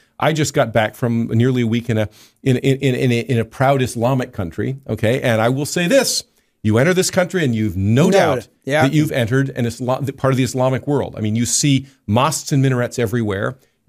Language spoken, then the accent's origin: English; Pennsylvania, United States; when I was a kid, it was a commonplace, and the small town that I grew up near in Pennsylvania used to be.